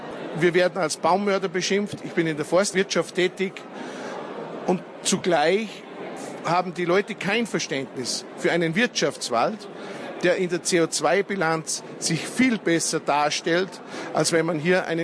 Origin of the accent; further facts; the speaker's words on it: Krispl, Salzburg, Austria; Ja, natürlich bin ich am liebsten in Grispelgeisau in meiner Heimatgemeinde.